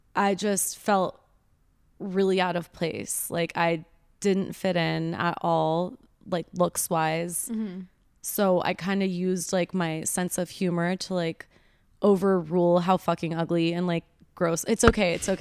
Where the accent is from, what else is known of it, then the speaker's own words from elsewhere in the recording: Laguna, California, United States; But yeah, I just, growing up in Laguna, all I wanted to do was have blonde hair, blue eyes, be like this rich white girl.